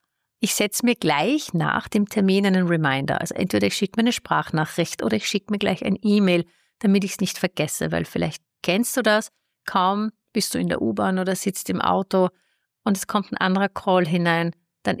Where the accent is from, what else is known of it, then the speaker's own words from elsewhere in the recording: Vienna, Austria; Ich starte mit dem Business Lunch in Wien, meiner Heimat